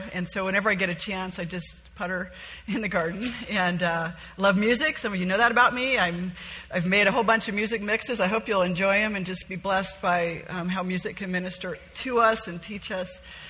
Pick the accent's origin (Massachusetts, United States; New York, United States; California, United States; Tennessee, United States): California, United States; Laguna Beach; I grew up in Laguna Beach in Southern California.